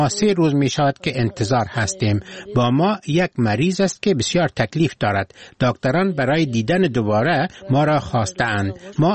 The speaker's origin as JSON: {"language": "Persian", "region": "Kandahar", "country": "Afghanistan", "said": "برای ما زیاد مشکل نیست چون از قندهار هستیم"}